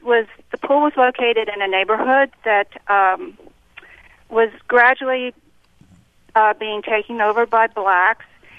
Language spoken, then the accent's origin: English; Newport News, Virginia, United States; now in Williamsburg, United States; I'm from Williamsburg. Yeah. And I grew up in Newport News, and I remember the neighborhood pool that we had.